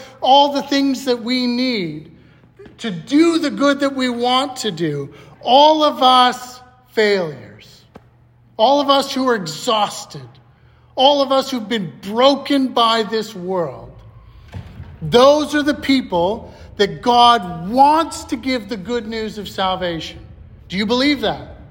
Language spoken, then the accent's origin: English; Saskatchewan, Canada; also born or lived in Alberta; I come from the Saskatchewan prairies, and then I moved to the Alberta prairies, and there's one thing that's prevalent in the prairies, Hutterites. Anyone heard of a Hutterite? So I grew up, my family, small town Saskatchewan